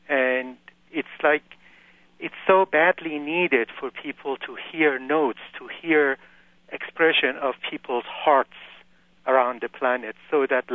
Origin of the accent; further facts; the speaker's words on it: Iran; I'm originally from Iran